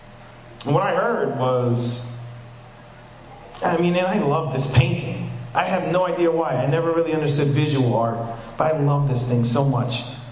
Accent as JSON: {"language": "English", "region": "New York", "country": "United States", "said": "Took the mask off. Told you I was from New York."}